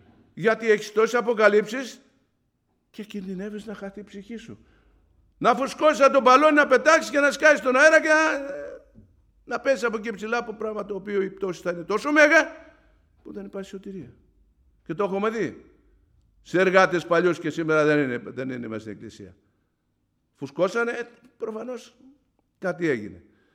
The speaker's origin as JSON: {"language": "Greek", "region": "Thessaly", "country": "Greece", "said": "Διότι είναι σε ένα νησί στην πατρίδα μου, είναι στις Βόρειες Σποράδες."}